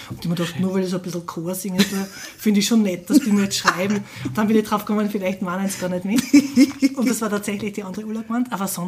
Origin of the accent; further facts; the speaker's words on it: Graz, Styria, Austria; born there; Nein, ich lebe in Andritz.